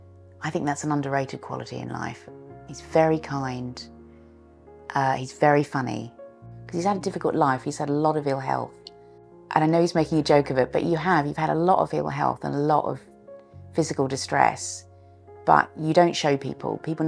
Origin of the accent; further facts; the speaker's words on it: Australia; being very Australian, I was very, very chatty and I use my arms a lot when I speak.